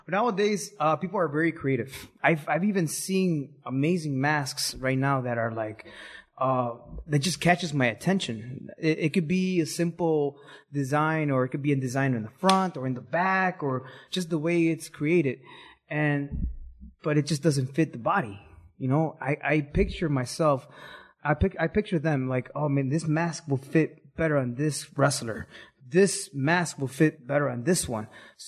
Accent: Chicago, Illinois, United States; also born or lived in Mexico City, Mexico; Well, I was born in Chicago. Then I moved back to Mexico City for about five and a half years. Then went back to Chicago.

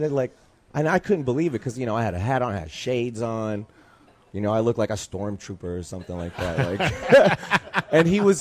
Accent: Queens, New York, United States; born there; also born or lived in California; I was born in Queens, and I was kind of bicoastal by the time I was 10 because I had my mom's side of the family's all in California and my dad's side of the family's all in New York.

